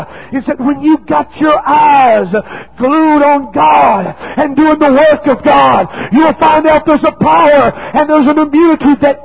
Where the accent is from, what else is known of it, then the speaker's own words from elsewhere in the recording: Red Clay Hills, Mississippi, United States; I was raised in Red Clay Hills, Mississippi, and all I know is country